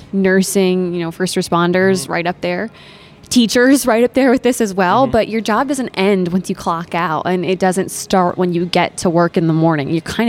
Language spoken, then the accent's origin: English; South Dakota, United States; but growing up, you know, we always had local TV on, and I'm from South Dakota.